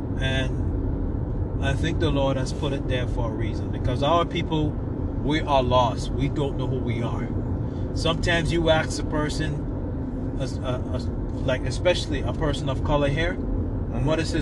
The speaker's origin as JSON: {"language": "English", "country": "U.S. Virgin Islands", "said": "I'm from the Virgin Islands, so okay, I'm a Virgin Islander."}